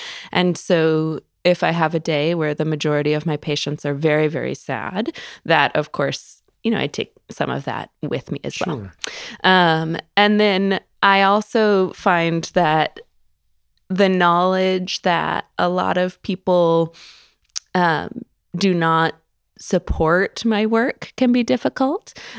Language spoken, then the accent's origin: English; Arizona, United States; So I always knew from that point forward that it would be extremely rewarding for me to return to my home state and to help to kind of fill that gap.